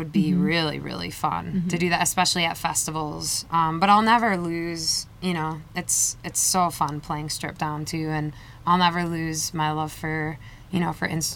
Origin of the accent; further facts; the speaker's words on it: United States; accent: northern; I feel like my northern accent just came out a little more there.